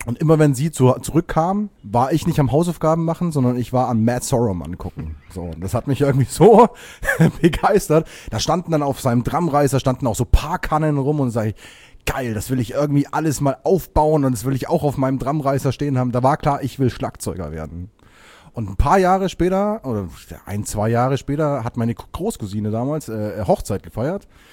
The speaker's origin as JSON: {"language": "German", "region": "Bavaria", "country": "Germany", "said": "ich komme eigentlich aus Bayern."}